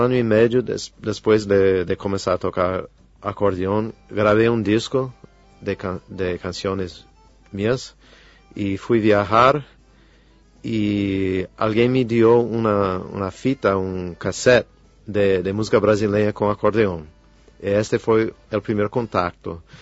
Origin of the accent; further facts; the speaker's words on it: New York, United States; born there; Nací en Nueva York, sí.